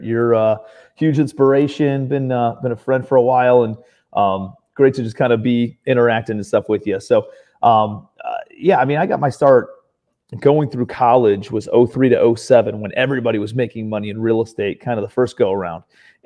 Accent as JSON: {"language": "English", "town": "Cleveland", "region": "Ohio", "country": "United States", "lives_now": "New York City, United States", "said": "I'm from Ohio originally, Cleveland, Ohio, but I moved out to New York City and got my real estate license"}